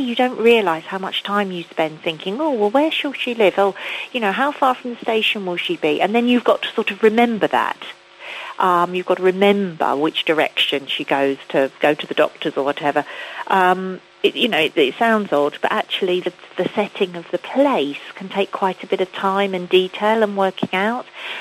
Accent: Broadstairs, South East England, United Kingdom; because it's set in my hometown of Broadstairs. It's set locally.

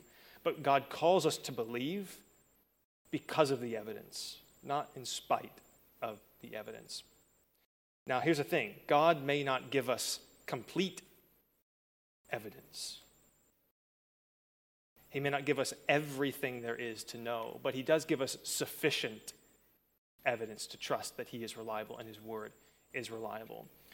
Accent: Florida, United States; now in Northern Ireland, United Kingdom; Yeah, so I'm from Florida, as Phil said, and people always ask me why I've moved over to Northern Ireland

